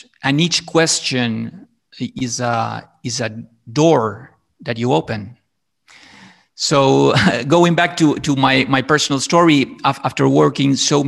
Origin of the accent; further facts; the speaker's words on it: Buenos Aires, Argentina; now in Italy; So I'm from Buenos Aires, Argentina, but I have lived in Italy for 18 years. And my background is in advertising. I studied communication arts in Argentina